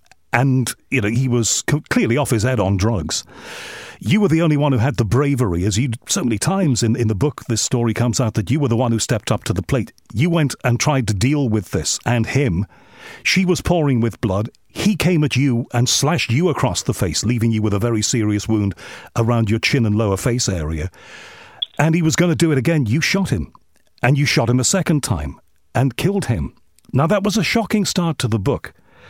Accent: Liverpool, North West England, United Kingdom; Well, I'm from Liverpool, I'm from Liverpool, which is a lot like New York.

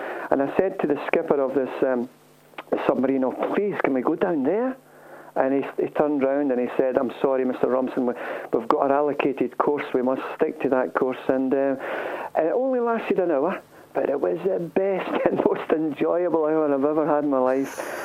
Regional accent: Scotland, United Kingdom; Well, being a Scotsman, I do believe that it's not a gimmick

